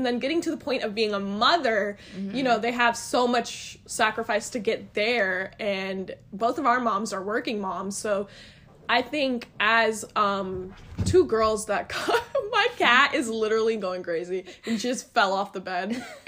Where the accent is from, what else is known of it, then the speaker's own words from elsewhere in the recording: Pakistan; born there; My parents, obviously, both born in Pakistan. I was born in Pakistan as well.